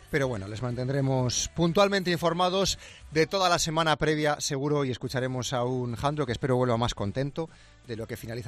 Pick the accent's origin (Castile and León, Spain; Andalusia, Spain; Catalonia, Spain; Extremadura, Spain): Castile and León, Spain; Con mi señora madre, en mi pueblo de Salamanca.